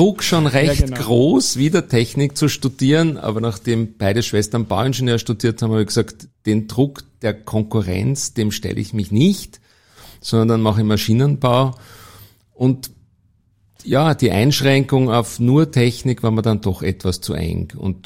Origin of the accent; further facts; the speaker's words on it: Vienna, Austria; born there; Ja, ich bin in Wien geboren und habe dann in Wien Maschinenbau studiert und BWL parallel.